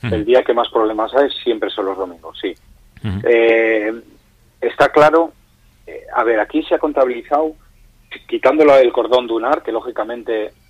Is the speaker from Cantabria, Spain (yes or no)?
yes; Laredo, Cantabria, Spain; y a nivel personal, que soy de Laredo, hubiera sido un palo terrible